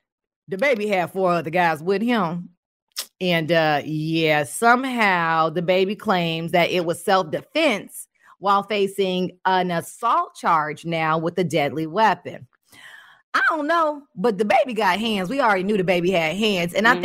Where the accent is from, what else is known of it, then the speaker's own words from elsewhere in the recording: West Coast, United States; I know I'm biased. I'm just going to say it. I ain't right. I ain't wrong. I'm from the West Coast.